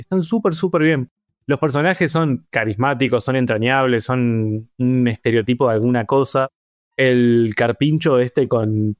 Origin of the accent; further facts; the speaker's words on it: Uruguay; moved away; Como criollista uruguayo migrado del Río de la Plata.